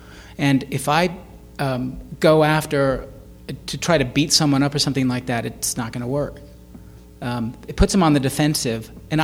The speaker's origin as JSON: {"language": "English", "town": "Bountiful", "region": "Utah", "country": "United States", "tie": "born or raised there", "lives_now": "Salt Lake City, United States", "said": "I grew up in Bountiful, Utah, in the Bountiful 16th. And that's where my kids live. I live in Salt Lake."}